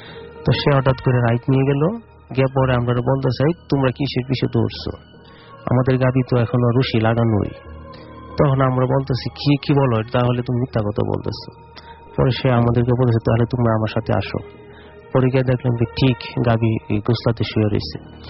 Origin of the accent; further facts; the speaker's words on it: Nikli, Dhaka Division, Bangladesh; আমি কিশোরগঞ্জ থেকে আসছি, আমাদের নিকলী উপজেলা সাতির চৌগ্রাম থেকে।